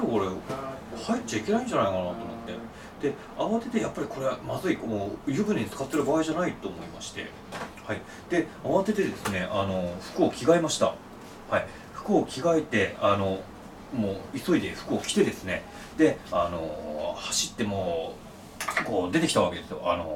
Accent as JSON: {"language": "Japanese", "region": "Hokkaido", "country": "Japan", "said": "あのちなみに僕北海道出身なんですけど、北海道で焼き鳥っていうとあの豚なんですね。"}